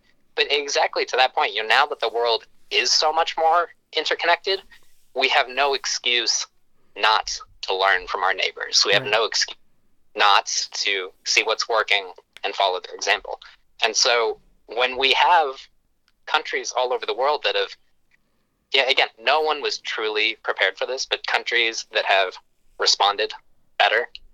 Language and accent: English; St. Louis, Missouri, United States; So I grew up in St. Louis, Missouri, and there was an incredible piece I read a couple weeks ago.